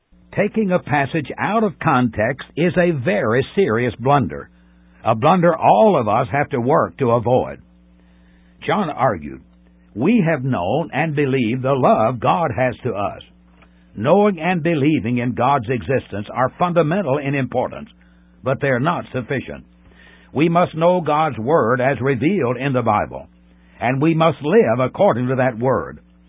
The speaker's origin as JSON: {"language": "English", "region": "Tennessee", "country": "United States", "tie": "born or raised there", "said": "When I was growing up in Middle Tennessee, the congregation where my family worshiped loved to sing Samuel Reed's hymn"}